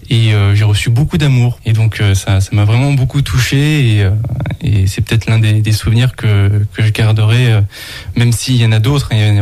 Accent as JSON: {"language": "French", "region": "Occitanie", "country": "France", "tie": "born or raised there", "said": "je cherchais dans ma région natale, autour de Montpellier, autour de Agde, parce que je voulais pas trop quitter ma famille"}